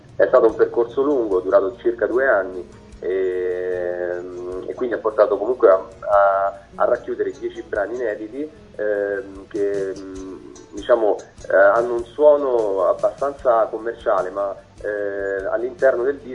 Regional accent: Sabaudia, Lazio, Italy; io sono di Sabaudia, una piccola cittadina in provincia di Latina

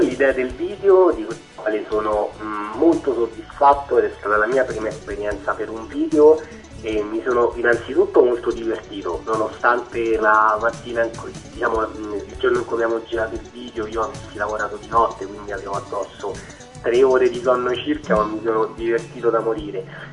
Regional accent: Rome, Lazio, Italy; Allora, io amo questa città, cioè sono nato e cresciuto, la amo e la odio a volte

